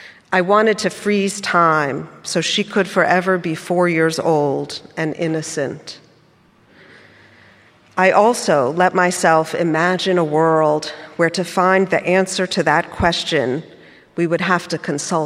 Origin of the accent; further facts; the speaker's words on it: New Orleans, Louisiana, United States; I grew up in New Orleans. We moved there when I was 5, and I left for college at 17.